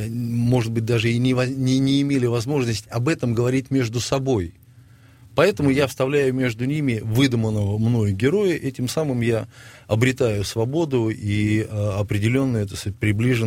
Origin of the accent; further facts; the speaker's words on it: Uryupinsk, Volgograd Oblast, Russia; born there; now in Moscow, Russia; Нет, я родился в Урюпинске.